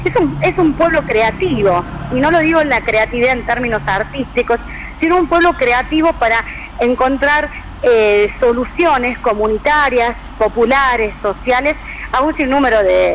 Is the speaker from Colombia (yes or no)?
no; Argentina; un país como el nuestro, anclado en Sudamérica